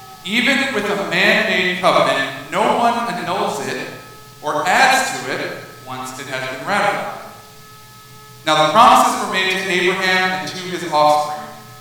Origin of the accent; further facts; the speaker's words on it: New York, United States; Not really stressed, just frustrated because I'm a New Yorker.